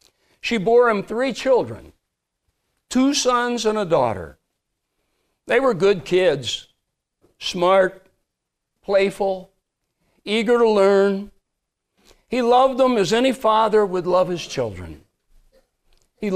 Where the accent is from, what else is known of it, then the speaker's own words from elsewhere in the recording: Illinois, United States; So little town near where I grew up over in White County, Norris City